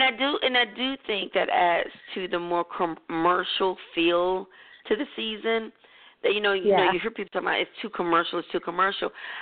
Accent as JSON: {"language": "English", "region": "North Carolina", "country": "United States", "tie": "born or raised there", "said": "I grew up in North Carolina, and that's where, you know, we actually could have a white Christmas"}